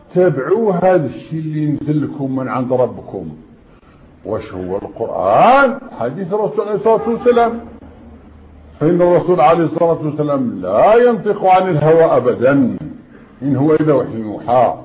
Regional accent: Morocco; وهذا مجرب عندنا في المغرب وفي كل مكان

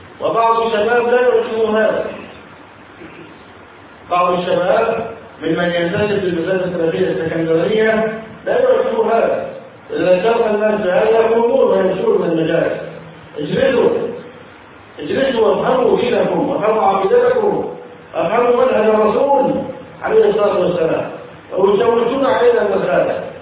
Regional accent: Egypt; بلدنا مصر

